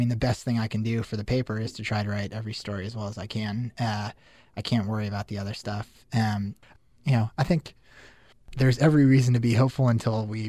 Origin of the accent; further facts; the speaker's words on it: Denver, Colorado, United States; I mean, I grew up in Denver. I went to Syracuse because I thought I was kind of interested in journalism